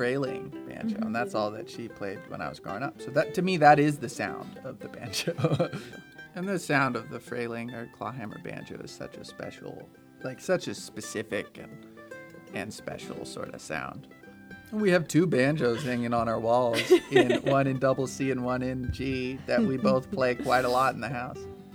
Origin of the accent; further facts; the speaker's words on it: Sonora, California, United States; I grew up in Sonora, and my parents both played, and they would take me out to Colombia to watch people play and to other music festivals